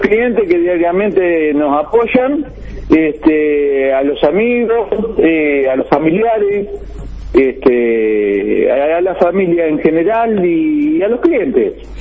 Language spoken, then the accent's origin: Spanish; Chile; De Chile, sí.